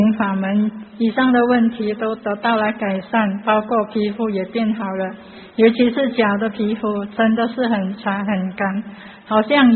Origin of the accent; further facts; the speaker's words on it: Malaysia; 我是马来西亚的